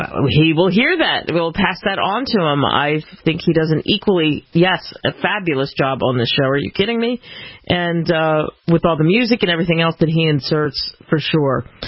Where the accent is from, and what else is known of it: Philadelphia, Pennsylvania, United States; now in California, United States